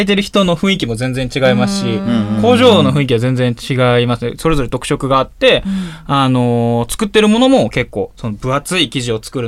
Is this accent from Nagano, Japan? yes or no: no; Hyogo, Japan; 2人とも出身は兵庫県なんですけど、うんうん、僕は大学で岡山にたまたま行って、